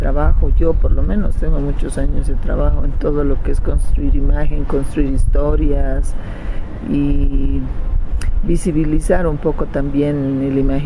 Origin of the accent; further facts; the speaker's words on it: La Paz, Bolivia; Yo de La Paz, sí.